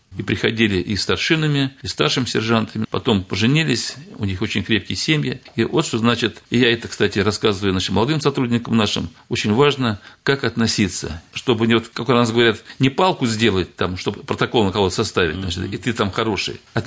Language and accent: Russian; Bukovo, Moscow Oblast, Russia; Я местный житель, родился в Буково.